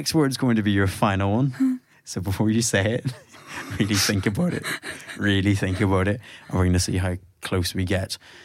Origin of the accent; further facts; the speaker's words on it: Belfast, Northern Ireland, United Kingdom; You've actually been to Belfast to do a show before my hometown. You were in the Ulster Hall.